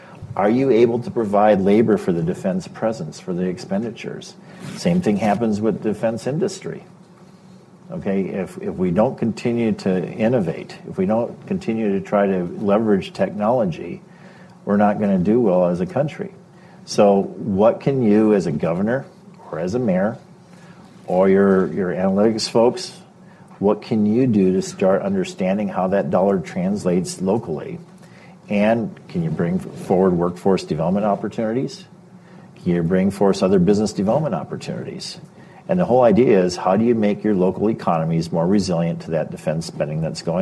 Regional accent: Minnesota, United States; Now, I come from Minnesota. And, you know, a lot of times you think, you know, you get the winters and you get this brief period of summertime.

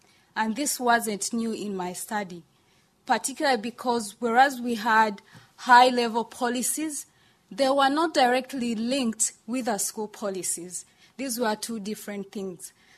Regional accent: Uganda; As a girl growing up in Uganda, I know how empowering and important this can be.

